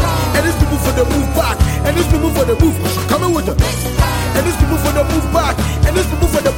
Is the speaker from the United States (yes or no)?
no; Ghana; I'm from Africa, West Africa, Ghana to be precise.